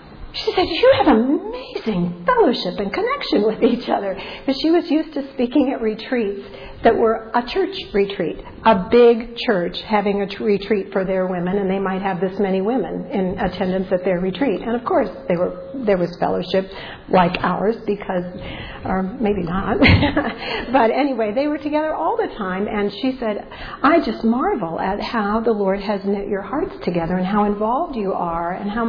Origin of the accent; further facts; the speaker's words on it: California, United States; also born or lived in Florida / Virginia; I grew up in a Navy family. We moved around a lot. I was born in Florida. We moved to California. I mostly grew up there. We moved to Virginia, and I went to high school and college in Virginia